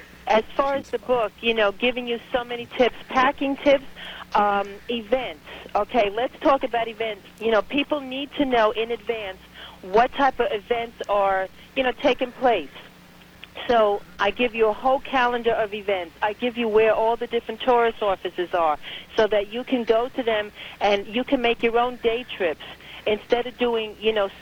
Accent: Manhattan, New York, United States; I'm from Manhattan, born and raised in Manhattan.

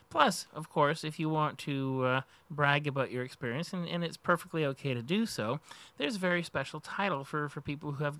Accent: Canada; now in United States; because I've been living in the States so long, I'll say Z-O-R-B, but because I'm Canadian

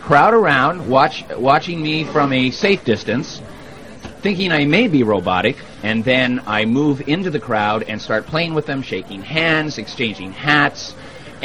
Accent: Vancouver, British Columbia, Canada; now in Las Vegas, United States; But let's not forget, I'm still Canadian. Born and raised, and I am still Canadian.

